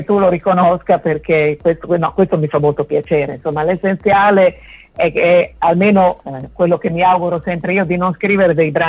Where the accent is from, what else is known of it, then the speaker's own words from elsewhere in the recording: Bologna, Emilia-Romagna, Italy; born there; sono nata a Bologna ma da genitori diciamo misti, perché mio padre è veneto di origine anche se è vissuto a Bologna per tanti anni, mia madre è di origini ferraresi anche se è nata a Bologna, quindi sono un melting pot.